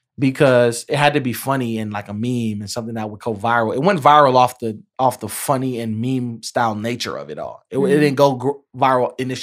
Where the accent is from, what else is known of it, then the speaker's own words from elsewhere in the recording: Compton, California, United States; And I'm from Compton. Like, just the brand of Compton alone already speaks volumes